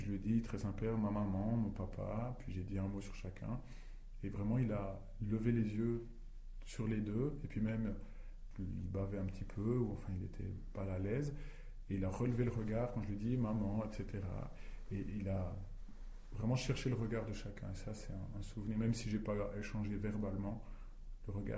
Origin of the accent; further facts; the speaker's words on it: Neuchâtel, Switzerland; donc je suis neuchâtelois d'origine